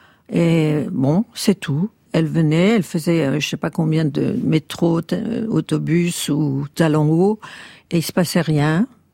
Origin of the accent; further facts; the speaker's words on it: Paris, Île-de-France, France; born there; je suis née à Paris